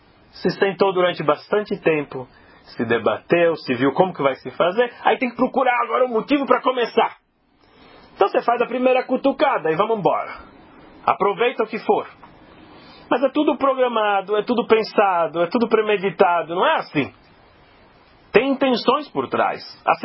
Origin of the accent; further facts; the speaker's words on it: Brazil; para mim, como brasileiro, interessa dizer que nós somos os pioneiros, nós somos o máximo, os mais inteligentes